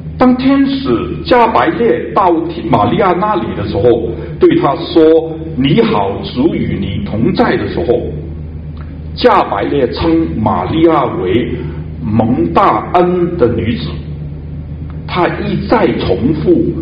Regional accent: Guangdong, China; 就是我们广东人就说，就想到头都大了

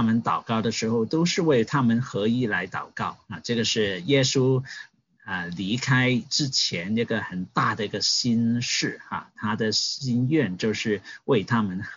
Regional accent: Hong Kong; 我们从香港来的

